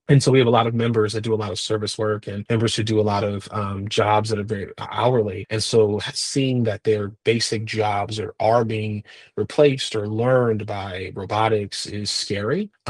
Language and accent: English; Milwaukee, Wisconsin, United States; And there was a pastor in my hometown, Milwaukee